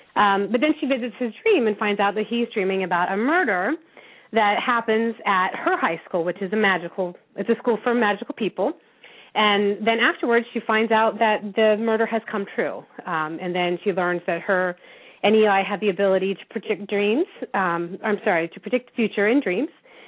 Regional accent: Dayton, Ohio, United States; Yes, and I'm from Dayton, so not far from Tip City.

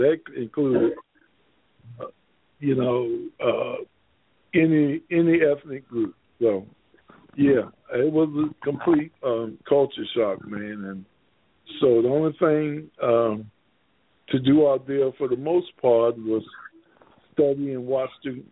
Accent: Kenilworth, United States; Well, now, you know, I grew up in Kenilworth.

